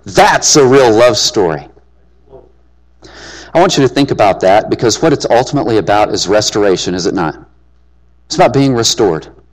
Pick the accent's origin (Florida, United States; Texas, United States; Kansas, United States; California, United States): Texas, United States; This is North Carolina. Isn't this the place where racing is? I'm from Texas.